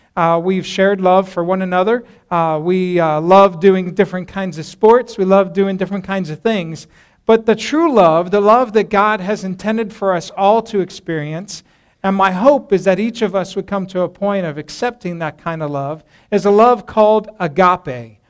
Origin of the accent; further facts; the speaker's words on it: Colorado, United States; I grew up in Colorado, and we've been apart for ages.